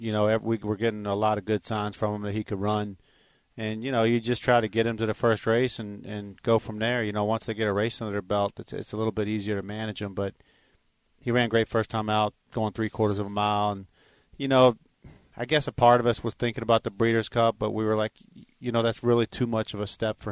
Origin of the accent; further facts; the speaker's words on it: Kentucky, United States; I grew up here in Kentucky, so it's an honor and a thrill to be participating in the race today.